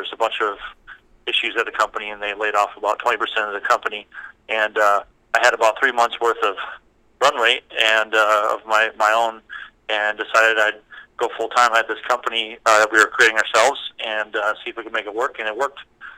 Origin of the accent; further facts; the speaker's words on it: Rolla, North Dakota, United States; I'm from Rolla, North Dakota. Grew up in Rolla, North Dakota, about 10 miles from Canada, 15 miles from Canada.